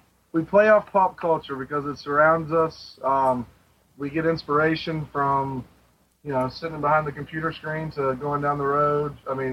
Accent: Mount Airy, North Carolina, United States; okay, I'm originally from Mount Airy.

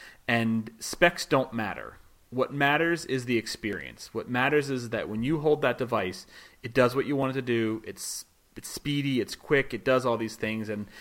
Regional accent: the North, United States; accent: northern; And being a northerner and being an American, I don't have hard T's in my dialect.

